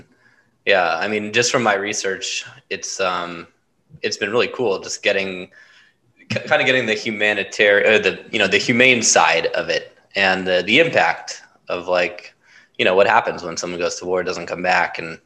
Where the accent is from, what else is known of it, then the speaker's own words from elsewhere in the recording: Huntington Beach, California, United States; And I grew up in Huntington Beach, so.